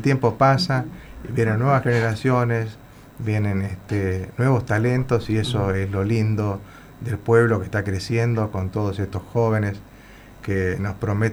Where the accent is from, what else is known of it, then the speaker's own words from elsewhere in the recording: Santo Tomé, Argentina; Sí, yo soy un santotomeño de pura cepa. Ajá. Amo mi pueblo